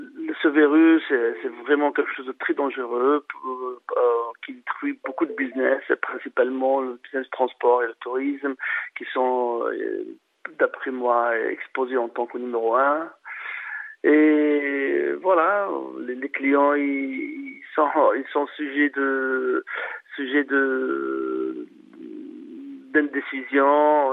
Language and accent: French; Tunisia; À dire je suis tunisien, je préfère la Tunisie